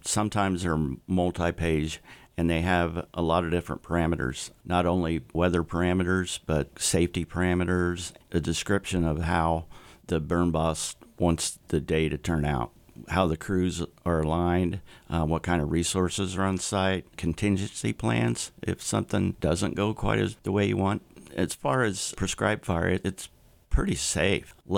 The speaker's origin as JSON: {"language": "English", "region": "Illinois", "country": "United States", "said": "I'm from Southern Illinois. We do a lot of work around the Shawnee National Forest"}